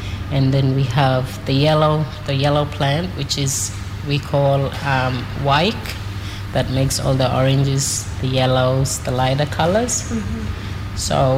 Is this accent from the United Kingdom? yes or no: no; Arakoon, Australia; now in Cowan, Australia; I am from Arakoon, but I live in Cowan. I've moved there 5 years ago.